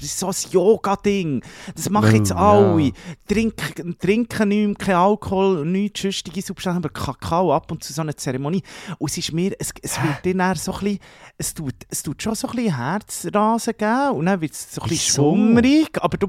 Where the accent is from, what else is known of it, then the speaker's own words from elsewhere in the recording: Zurich, Switzerland; das ist Kreis 5-Wipe bei uns in Zürich.